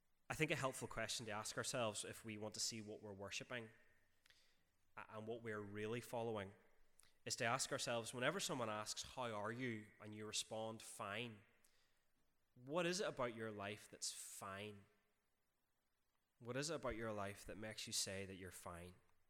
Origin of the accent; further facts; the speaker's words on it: Northern Ireland, United Kingdom; Now, I grew up in North Antrim, and as any good North Antrim boy, I was raised on three things, which is mince potatoes and the Westminster Shorter Catechism.